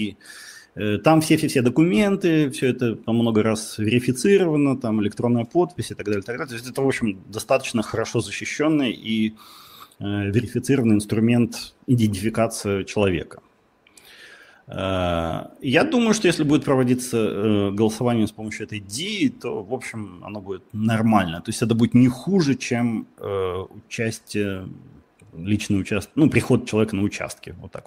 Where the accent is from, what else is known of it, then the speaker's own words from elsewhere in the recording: Russia; also born or lived in Lviv; И я никогда не скрывал, что я из России. Я жил во Львове.